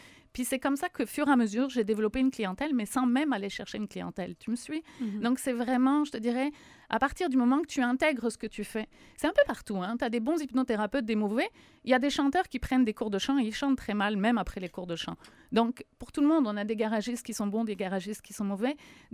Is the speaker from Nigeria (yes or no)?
no; France; moved away as an adult; now in Quebec, Canada; certains vont l'entendre à mon accent, je suis française, ça fait 16 ans que je suis au Québec.